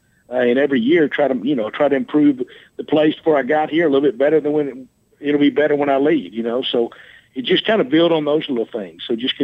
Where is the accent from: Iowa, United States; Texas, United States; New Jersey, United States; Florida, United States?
Texas, United States; Sulphur Springs; Well, I'm originally from Sulphur Springs and had the opportunity, grew up here on a dairy farm and just went to high school here and played for Don Poe.